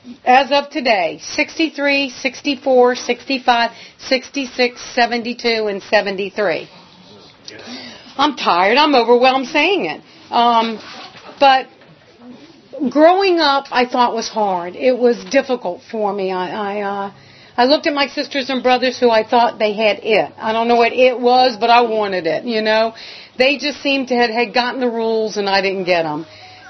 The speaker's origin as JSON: {"language": "English", "town": "Petersburg", "region": "Virginia", "country": "United States", "tie": "born there", "said": "I was born in Petersburg, just a little south of Richmond, and to a nice Jewish family."}